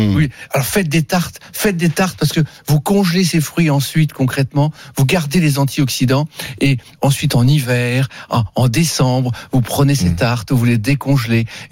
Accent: Metz, Grand Est, France; je suis de Metz, je suis né là-bas

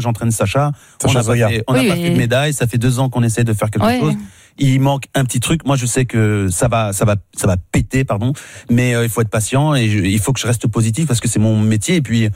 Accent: France; On est français, on sait faire

